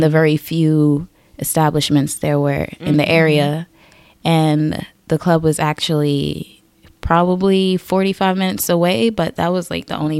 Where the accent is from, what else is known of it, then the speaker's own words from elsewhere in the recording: Bronx, New York, United States; Well, I'm from New York, mm-hmm. the Bronx, more specifically.